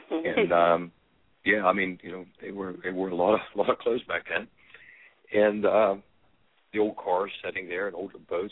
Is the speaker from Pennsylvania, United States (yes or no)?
yes; Pennsylvania, United States; now in Morgantown, United States; Well, wow, I've only actually resided here probably for the last 4 or 5 years. But I was raised in Pennsylvania down the road, probably about 10 miles away.